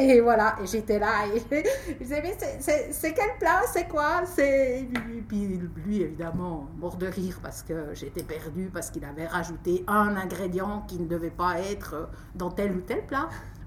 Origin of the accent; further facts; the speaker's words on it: Corban, Jura, Switzerland; je viens du Jura, d'un tout petit village qui s'appelle Corban, qui se situe à une dizaine de kilomètres de la capitale de Léman.